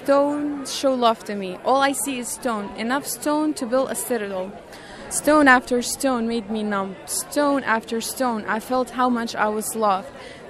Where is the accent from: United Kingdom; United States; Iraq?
Iraq; Sulaymaniyah, Kurdistan Region; I'm 24 years old. I'm from Iraq, mainly from the Kurdistan region in Iraq. I live in a beautiful city that's called Suleimania City.